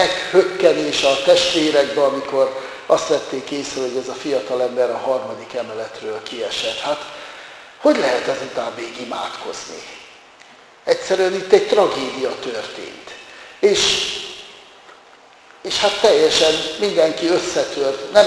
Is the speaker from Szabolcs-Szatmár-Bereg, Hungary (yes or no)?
yes; Nyírvada, Szabolcs-Szatmár-Bereg, Hungary; ő az én szülőfalumban Nyírvadán szolgált, és hát gyerekkoromtól kezdve ismertem